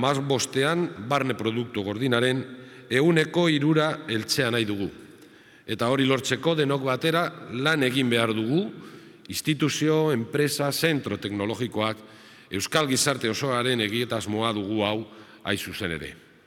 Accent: Basque Country, Spain; lo que hacéis vosotros aquí lo tenemos que hacer todos, como sociedad vasca y como país en el mundo.

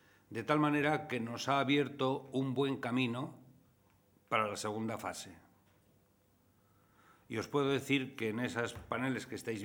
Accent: San Sebastián, Basque Country, Spain; Casualmente, yo soy donostiarra. soy donostiarra desde que nací, que es la mejor manera de ser donostiarra.

